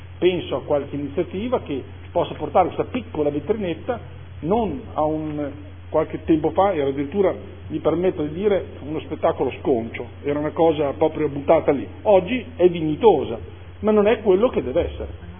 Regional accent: Modena, Emilia-Romagna, Italy; Mi ricordo, Presidente, da ragazzino in Largo San Giacomo, chi è di Modena se ricorderà bene

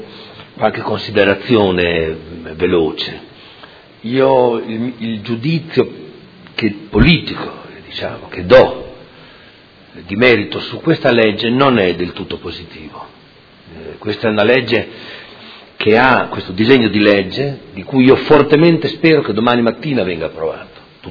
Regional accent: Modena, Emilia-Romagna, Italy; sono uomo, sono modenese, ho studiato

